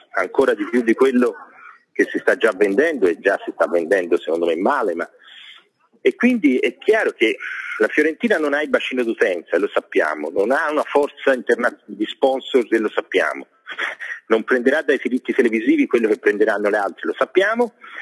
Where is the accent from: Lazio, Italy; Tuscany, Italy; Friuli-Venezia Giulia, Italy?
Tuscany, Italy; Florence; te sai che io sono fiorentino, sì, dalla testa ai piedi